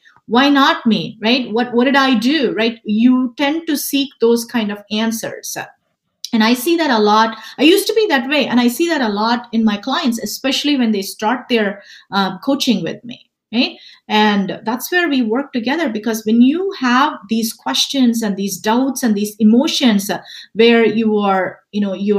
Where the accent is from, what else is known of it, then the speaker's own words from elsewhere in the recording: India; I'm actually originally from India, and the cultural aspect too, the cultural barrier.